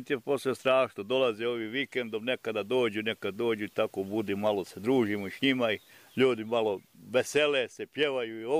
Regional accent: Prekaja, Federation of Bosnia and Herzegovina, Bosnia & Herzegovina; Radim u Srnetici kao čuvar na rampi, a rođen sam u Prekaji kod Drvara onoga tamo u kantonu 10.

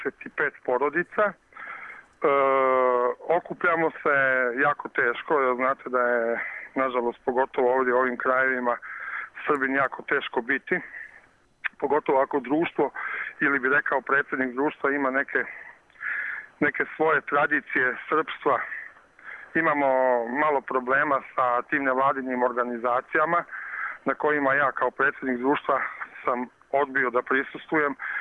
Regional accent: Gomirje, Primorje-Gorski Kotar County, Croatia; Ja sam inače rodom iz Gomirja, to je mjesto u Gorskom Kotaru u Hrvatskoj, gdje je najzapadniji pravoslavni manastir Svetog Jovana Preteče.

